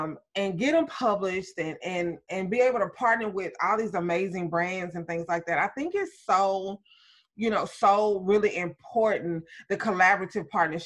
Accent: Alexandria, Louisiana, United States; And I'm from Louisiana myself. I'm from Alexandria, born and raised, honey.

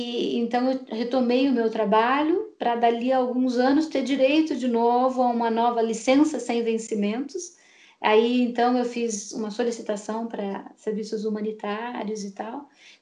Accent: Itapetininga, São Paulo, Brazil; ele veio quando eu era adolescente, criança, lá em Itapetininga, no interior de São Paulo

